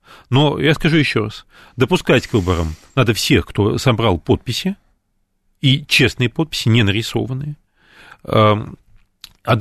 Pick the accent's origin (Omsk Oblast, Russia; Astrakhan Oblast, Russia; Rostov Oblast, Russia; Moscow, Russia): Astrakhan Oblast, Russia; Astrakhan; Я не москвич. Я не москвич, а астраханец, да.